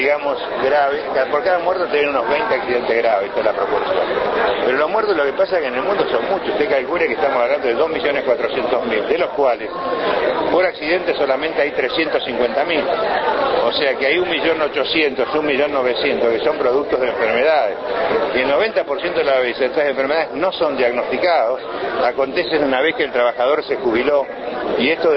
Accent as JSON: {"language": "Spanish", "country": "Argentina", "lives_now": "Uruguay", "said": "tanto en mi país como aquí en Uruguay hicimos varias diagnósticos sectoriales. Acá en Uruguay recuerdo haber hecho en la construcción, en el sector de la pesca, y en Argentina hemos hecho en 14 o 15 sectores"}